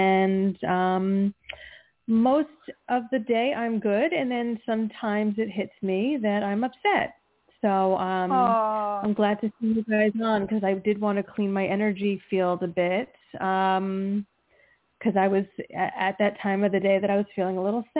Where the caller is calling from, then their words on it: New Jersey, United States; New Jersey.